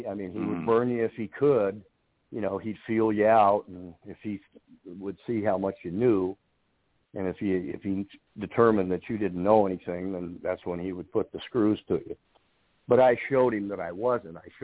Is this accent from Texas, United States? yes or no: no; Colorado, United States; That was in Colorado, was where that all took place, in my hometown.